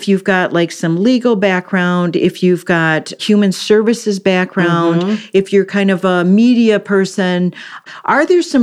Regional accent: Parker's Prairie, Minnesota, United States; I'm from Parker's Prairie.

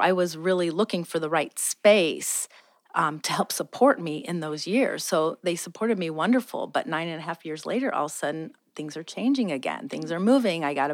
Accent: Cincinnati, Ohio, United States; also born or lived in Peoria, Illinois; Or no, I'm from Cincinnati originally, but then lived in Peoria, Illinois.

